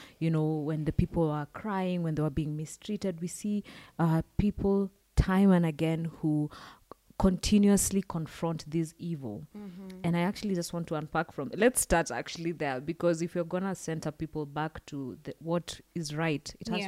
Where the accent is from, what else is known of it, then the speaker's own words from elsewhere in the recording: Kenya; I am saddened as a Kenyan.